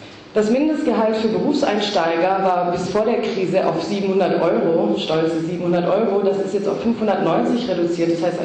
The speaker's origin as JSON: {"language": "German", "country": "Greece", "second_language": "German", "said": "Als Griechin ist im Moment jeder Blick in die deutsche Presse ein schmerzhafter Blick."}